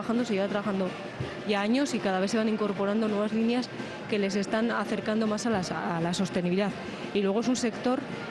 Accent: Basque Country, Spain; es un orgullo como vasco

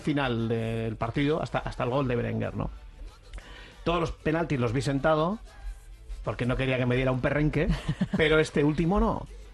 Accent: Lezama, Basque Country, Spain; Yo soy de Lezama, imagínate, ahí a unos metros de las instalaciones.

